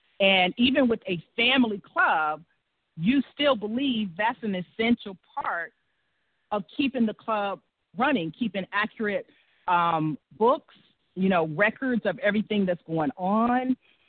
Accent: the South, United States; I'm from the South, so we put Miss in front of everybody's first name.

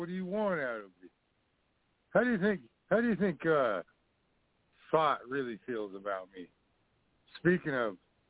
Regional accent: Clark Fork, Idaho, United States; I want to get a good one where we fucking harass my hometown bar in Clark Fork, Idaho.

